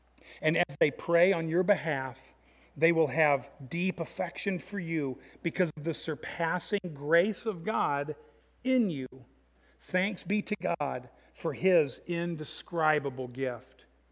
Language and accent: English; Illinois, United States; Growing up in Illinois, one of my loves always was the outdoors, still is.